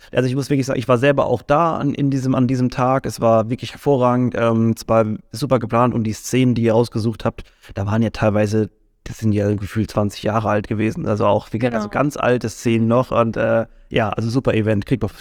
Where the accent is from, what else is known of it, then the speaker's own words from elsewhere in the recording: Mannheim, Baden-Württemberg, Germany; aber jetzt gerade jetzt für uns als Mannheimer oder sowas, wir haben natürlich eine ganz andere Identifikation nochmal damit.